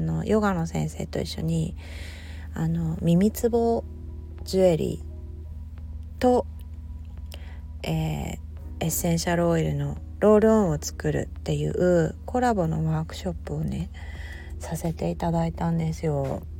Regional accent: Hokkaido, Japan; こちら側っていうのは、まあ道民としてはわーっていう感じです

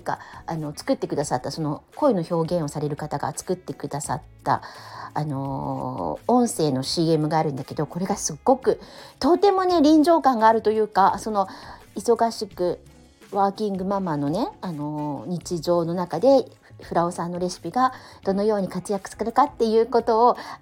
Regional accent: Tokyo, Japan; 私は東京生まれ東京育ちだから、いろんなイベントなんてすぐ行けたのね。

